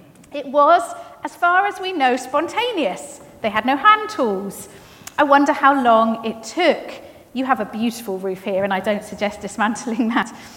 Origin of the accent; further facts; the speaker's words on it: Fleet, South East England, United Kingdom; I come from Fleet, so a little way up the M3 from you.